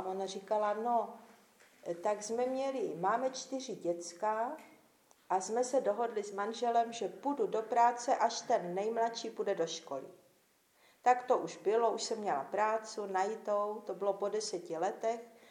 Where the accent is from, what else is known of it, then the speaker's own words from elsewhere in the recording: Moravia, Czechia; pocházím tady z Moravy